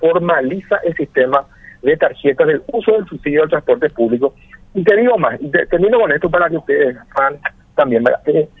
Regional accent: Guarambaré, Central, Paraguay; Yo que soy de Guarambaré

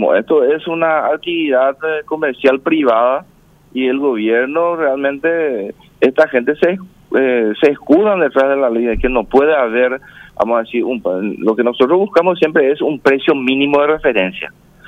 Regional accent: Paraguay; como paraguayos, como ciudadanos auténticos de este país

